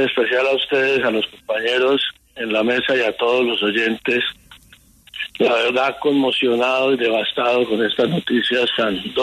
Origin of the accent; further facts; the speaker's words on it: Norte de Santander, Colombia; como norte santandereano, como conocedor de la región